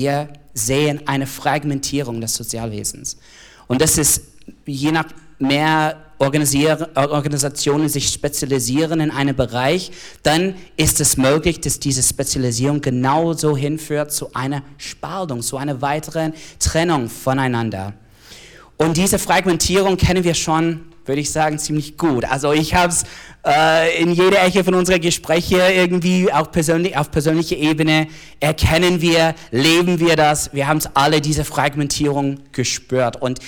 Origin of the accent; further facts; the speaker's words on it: United States; German is a second language; moved away as an adult; now in Germany; Nee, also ich komme aus den USA und in 2010, ich und meine Frau sind nach Deutschland gekommen